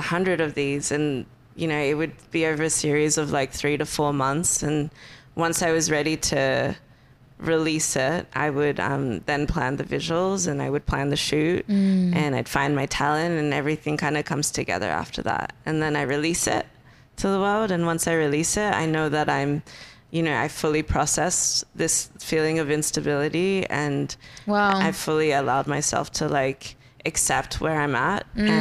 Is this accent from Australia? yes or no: yes; Australia; I think growing up in Australia and having been bullied by so many white kids saying that I was a dirty Arab